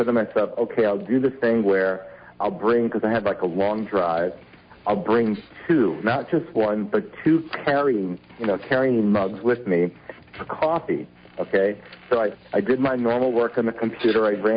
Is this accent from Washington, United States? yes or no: no; New York, United States; Don't forget, I grew up in New York